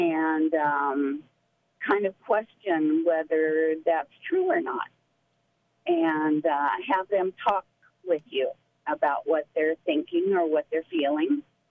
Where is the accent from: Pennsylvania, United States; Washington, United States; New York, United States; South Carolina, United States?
Washington, United States; Long Beach; I'm from Long Beach and listen to KMUN all the time.